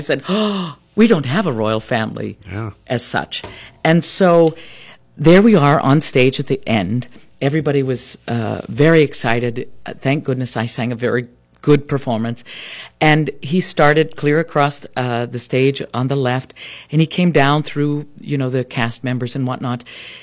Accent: United States; I was the very first mezzo-soprano to sing the role of Santuzza at La Scala as an American

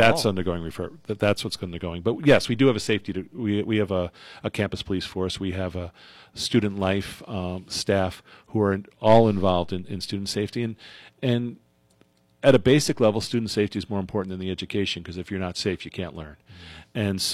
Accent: East Coast, United States; I said earlier this feels more Midwestern than the East Coast, because I grew up on the East Coast.

